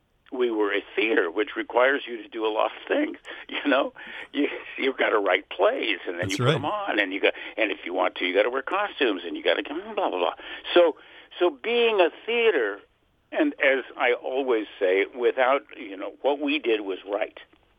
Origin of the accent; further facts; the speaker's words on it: Los Angeles, California, United States; I grew up in Los Angeles in a cottage. My parents went to India when I was 18, and I lived on my own for the rest of that time.